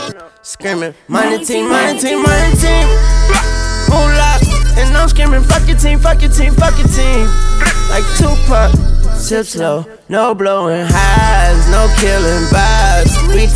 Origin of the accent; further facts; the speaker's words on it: the South, United States; But anyway, I don't know if y'all people ever say that. I'm from the South.